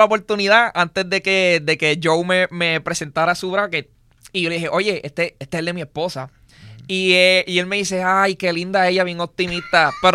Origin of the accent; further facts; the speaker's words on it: Puerto Rico; Duele y soy de PR, ¿me entiendes?